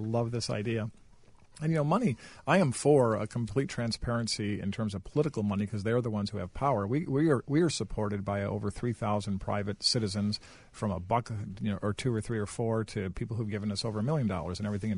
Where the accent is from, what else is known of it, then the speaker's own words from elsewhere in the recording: Michigan, United States; now in Chicago, United States; I love Illinois, but I grew up in Michigan.